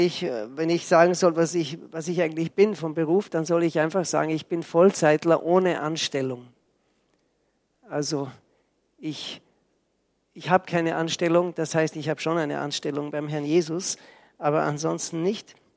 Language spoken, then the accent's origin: German; Austria; now in Switzerland; Ich komme aus der Schweiz, aber ich bin Österreicher. Von ganzem Herzen. Ich kann immer noch nicht Schweizerdeutsch. Meine Frau ist Schweizerin.